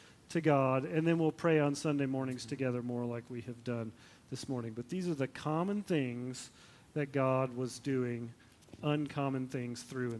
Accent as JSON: {"language": "English", "region": "Tennessee", "country": "United States", "tie": "born or raised there", "said": "When I grew up in Tennessee, there used to be this hippie commune way off in the middle of nowhere, and they called it the farm, right?"}